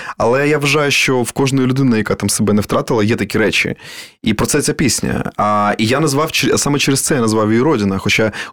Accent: Vinnytsia, Vinnytsia Oblast, Ukraine; я з Вінниці. І в Вінниці всі говорили або російською, або на суржику. Мені дуже пощастило, що в мене була бабушка Ніна, яка прекрасно спілкувалася українською

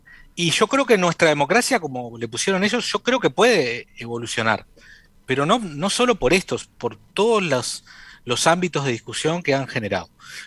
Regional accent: Salto, Uruguay; soy salteño y las únicas veces que me voy de Salto es o para estudiar o para trabajar o para pasear. Vivo acá y no me pienso ir a otro lugar que no sea Salto.

